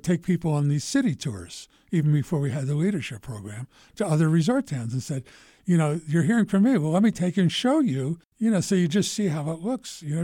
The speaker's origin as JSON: {"language": "English", "town": "Philadelphia", "region": "Pennsylvania", "country": "United States", "tie": "born or raised there", "said": "I grew up in Philadelphia around Quakers."}